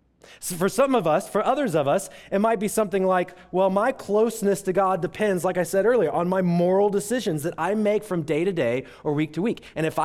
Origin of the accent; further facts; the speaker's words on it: Texas, United States; so Greek has a y'all, which I'm from Texas, so I appreciate that.